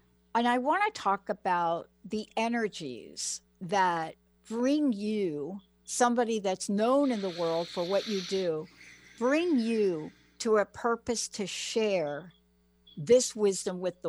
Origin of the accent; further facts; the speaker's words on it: Bronx, New York, United States; now in Seattle, United States; So I'm this kid from the Bronx that moved to Seattle